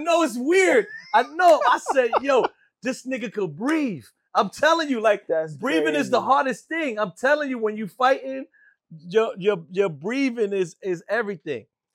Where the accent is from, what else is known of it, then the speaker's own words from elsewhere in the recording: Brooklyn, New York, United States; I'm from Brooklyn, man